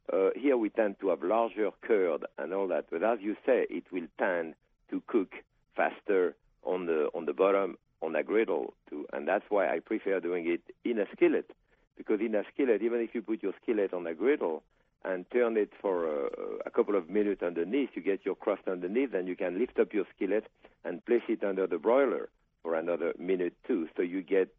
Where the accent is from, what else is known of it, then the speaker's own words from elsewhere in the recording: Connecticut, United States; accent: Yankee; I live in Connecticut, so you can recognize my Yankee draw.